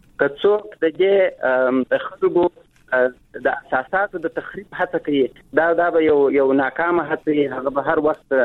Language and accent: Pashto; Afghanistan; موږ افغانان یو، موږ خپل عنعنات لرو، موږ خپل کلتورونه لرو.